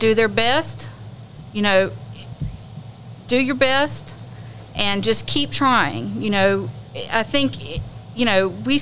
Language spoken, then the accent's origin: English; Florence, South Carolina, United States; I'm from Florence. I actually graduated from South Florence High School